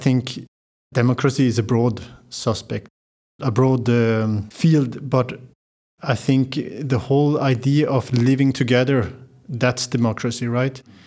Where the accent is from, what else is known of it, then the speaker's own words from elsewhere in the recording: Sweden; because I grew up in Sweden in the forest